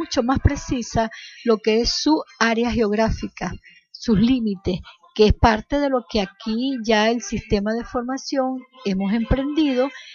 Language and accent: Spanish; Caracas, Capital District, Venezuela; Yo como caraqueña victoriana